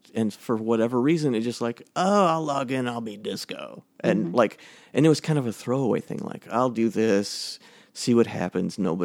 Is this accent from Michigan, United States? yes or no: yes; Sturgis, Michigan, United States; born there; I was born in Sturgis, Michigan, mm-hmm. in the Sturgis Hospital.